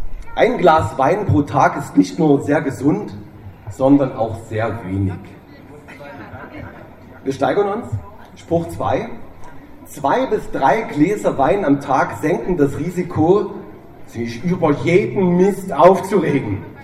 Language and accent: German; Pirna, Saxony, Germany; also born or lived in Dresden; now in Chemnitz, Germany; Ich bin in Dresden geboren, in Pirna aufgewachsen und wohne jetzt in Chemnitz.